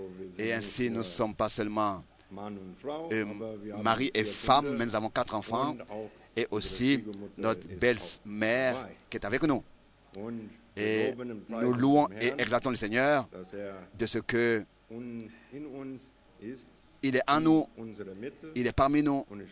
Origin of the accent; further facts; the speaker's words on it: London, United Kingdom; je viens de Londres et je vous apporte les salutations de ma congrégation à Londres.